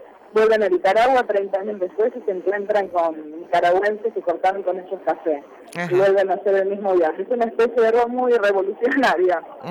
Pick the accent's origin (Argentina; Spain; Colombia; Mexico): Argentina; como argentina